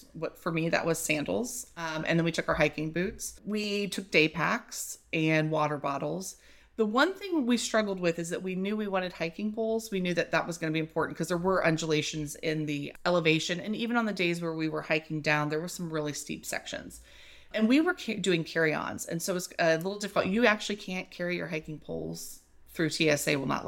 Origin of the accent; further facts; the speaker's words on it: Florida, United States; So we're from Florida, where it's very flat.